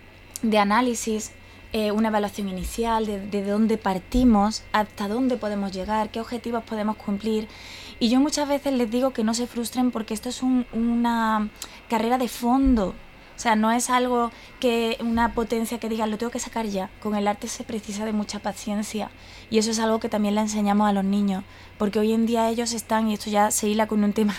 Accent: Córdoba, Andalusia, Spain; y aludo a Córdoba porque soy cordobesa

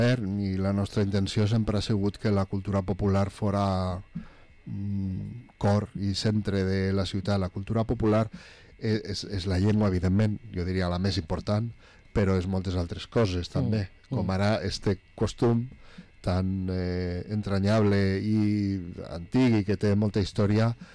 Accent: Valencian Community, Spain; el nostre dia com a valencians.

